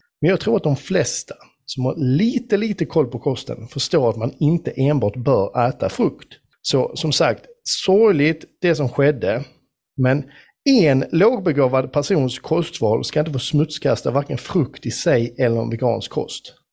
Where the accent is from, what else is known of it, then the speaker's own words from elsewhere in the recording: Skåne, Sweden; accent: Scanian; Du vet också att jag pratar ganska grötig skånska.